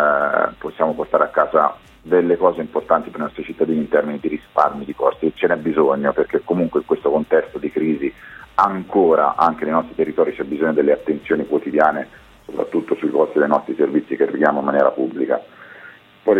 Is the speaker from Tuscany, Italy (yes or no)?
yes; Siena, Tuscany, Italy; io senese